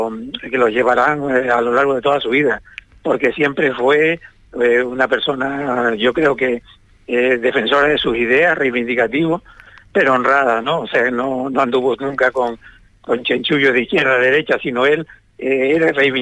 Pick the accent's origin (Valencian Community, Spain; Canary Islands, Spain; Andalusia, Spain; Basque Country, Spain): Canary Islands, Spain; Güímar; nosotros teníamos toda la familia y todos procedemos de Güímar.